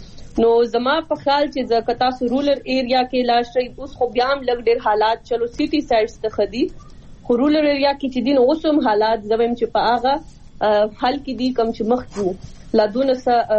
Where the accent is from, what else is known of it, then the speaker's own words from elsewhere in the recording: Swat, Khyber Pakhtunkhwa, Pakistan; زه پخپله چونکې د سوات نه یم نو زه خپل د علاقې اولنۍ فیمیل یم چې زه راوت یم